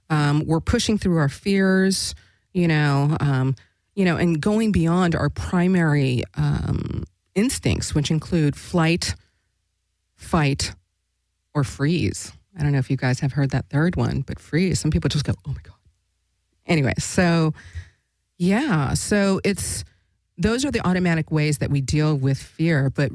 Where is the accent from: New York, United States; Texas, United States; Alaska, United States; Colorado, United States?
Alaska, United States; I'm from Alaska. We still use it. What up, my peeps in Alaska.